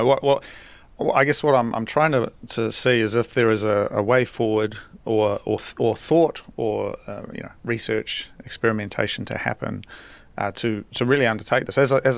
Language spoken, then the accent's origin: English; New Zealand; now in Japan; So I'm from New Zealand originally, but I live in Japan.